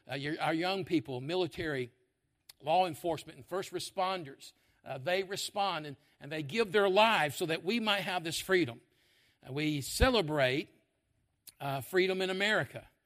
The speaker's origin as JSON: {"language": "English", "region": "England", "country": "United Kingdom", "said": "We're thankful, dear God, that you've given us the Word of God as a English people."}